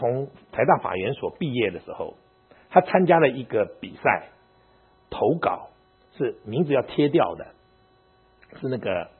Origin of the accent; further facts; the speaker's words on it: China; now in United States; 我们是中国人呢，我们再来美国，你搞了半天我们还是中国人嘛